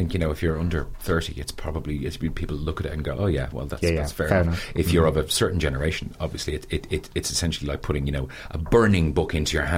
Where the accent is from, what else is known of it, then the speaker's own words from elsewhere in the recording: Crumlin, Leinster, Ireland; But, you know, I grew up in Crumlin, so our church was huge.